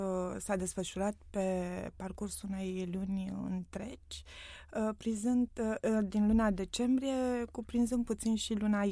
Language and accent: Romanian; Pitești, Argeș, Romania; born there; Și eu m-am născut tot în Pitești.